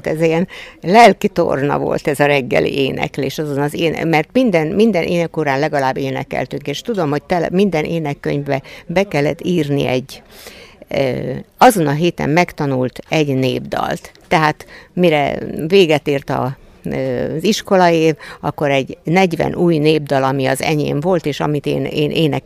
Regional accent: Kiskunhalas, Bács-Kiskun, Hungary; Igen, mi itt születtünk, bár a szüleink nem voltak halasiak, hanem a munka miatt költöztek ide. De mi már, én halasinak érzem magam ma is.

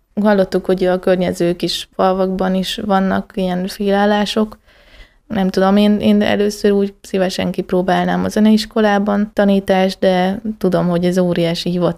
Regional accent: Great Hungarian Plain, Hungary; Szóval nekem tetszik az Alföld, és szeretem. Alföldi lány vagyok.

